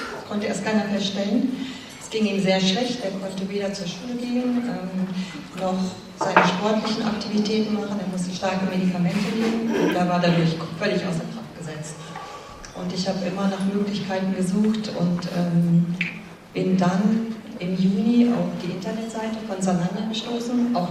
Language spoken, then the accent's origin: German; Tegernsee, Bavaria, Germany; Tegernsee.